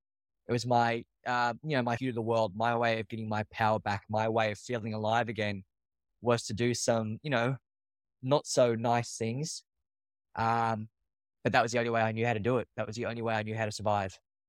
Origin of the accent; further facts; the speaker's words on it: Australia; now in New York, United States; …, I'm from Australia. I do now live in New York. I've been in New York for the past 12 years